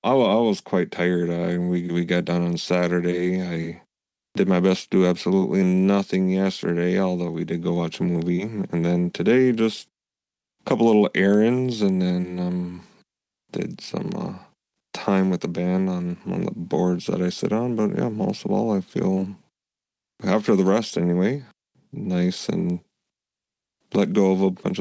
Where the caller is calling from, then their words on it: Minnesota, United States; I'm joining from the Mille Lacs Band Reservation on the west side of Mille Lacs Lake here today.